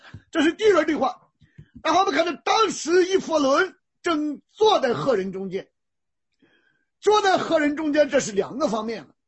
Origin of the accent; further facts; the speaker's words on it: China; 过去你也知道，中东部落包括我们中国人，那个田地要成为坟地，那个地要贬值的